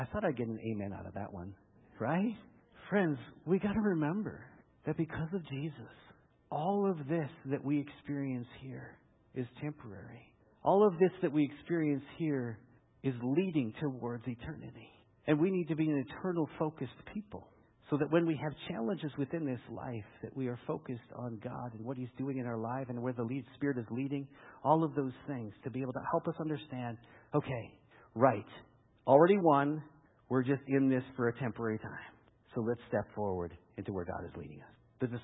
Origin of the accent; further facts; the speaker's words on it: Lethbridge, Alberta, Canada; I grew up in Lethbridge, 100 kilometer winds, dry coulees, wildfire.